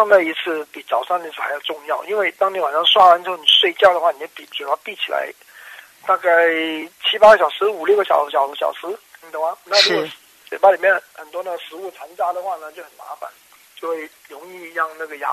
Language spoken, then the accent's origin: Chinese; China; 我们中国人啊，特别有些观念觉得，哎，老了就该掉牙